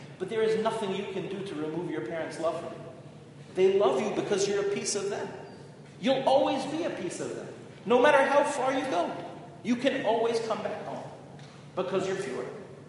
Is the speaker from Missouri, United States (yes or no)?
no; Lawrence, New York, United States; So I grew up in Lawrence, New York, not far from Rav Weinberger.